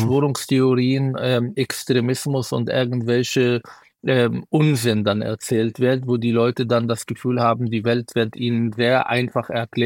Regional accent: Israel; Ich bin in Israel groß geworden. Ich habe so viele Krisen erlebt.

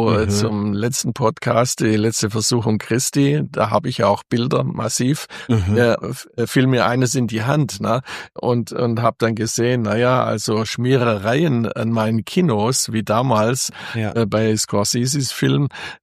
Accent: Biberach, Baden-Württemberg, Germany; bin ich ja in Biberach groß geworden, als ich 1972 aus dem Studium zurückkam und die Kinos von meinen Eltern weiterführte

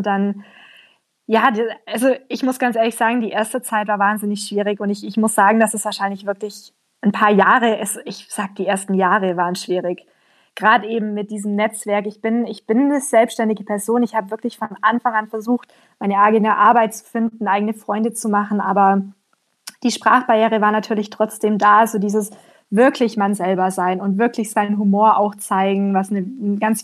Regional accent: Bavaria, Germany; Ich komme ja auch aus dem Allgäu, ganz unten.

